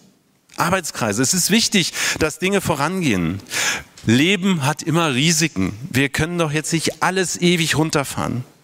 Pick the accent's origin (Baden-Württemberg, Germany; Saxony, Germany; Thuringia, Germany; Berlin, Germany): Berlin, Germany; die Demonstrationen darum in meiner Heimatstadt Berlin